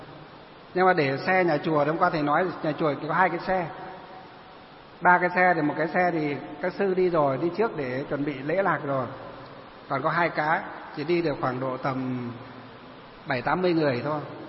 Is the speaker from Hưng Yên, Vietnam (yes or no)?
no; Luong Son, Hòa Bình, Vietnam; huyện Lương Sơn, là cái quê hương của tôi ấy. Ngày xưa không phải là quê đâu, quê ngày xưa là huyện Kim Bôi ấy. Nhưng mà khi sắp nhập Hà Nội, Hà Tây thì cái xã của tôi họ lại cắt về Lương Sơn